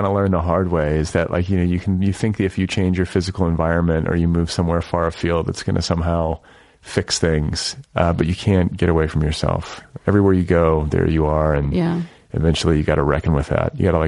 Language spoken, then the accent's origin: English; Midwest, United States; I'm from the Midwest.